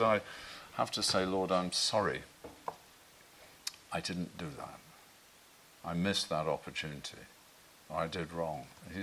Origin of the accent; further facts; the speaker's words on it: Manchester, North West England, United Kingdom; As you know, I'm a Mancunian, and so I support United, the only team in the world.